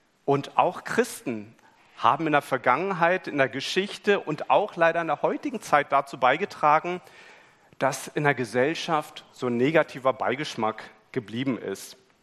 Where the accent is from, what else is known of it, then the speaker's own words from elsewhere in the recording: India; Aus meiner Kindheit in Indien weiß ich, dass wenn du Wasser holen gehst, dass du das nicht in der prallen Sonne in der Mittagszeit machst